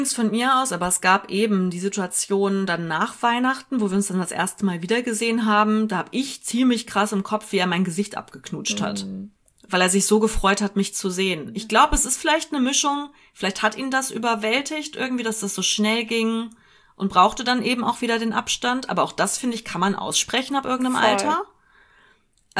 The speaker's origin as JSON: {"language": "German", "country": "United Kingdom", "accent": "British", "second_language": "German", "said": "für meinen kleinen britischen Akzent."}